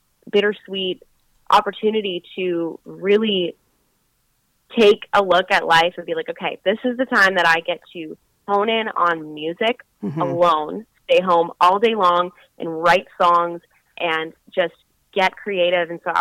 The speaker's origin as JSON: {"language": "English", "town": "Spiritwood", "region": "Saskatchewan", "country": "Canada", "tie": "born or raised there", "said": "And I grew up in Spiritwood, Saskatchewan, which was more north."}